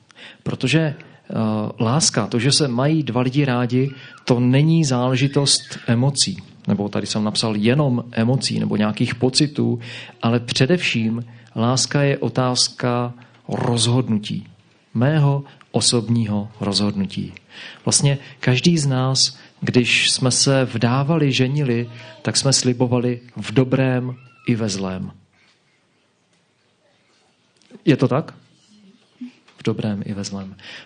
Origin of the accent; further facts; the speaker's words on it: Moravia, Czechia; Já pocházím z Moravy